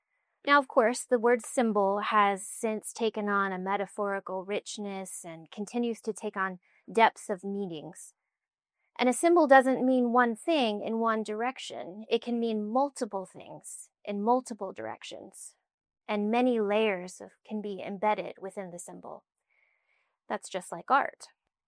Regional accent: South Carolina, United States; So I'm an American from the South, from South Carolina to be precise, and we love our peaches and we love our baked goods.

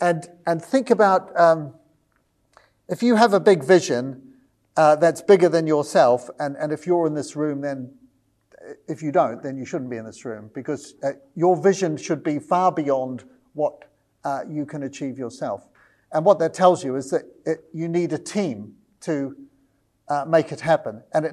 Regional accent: New Zealand; I'm a New Zealander, so you've got to forgive me for thinking about rugby

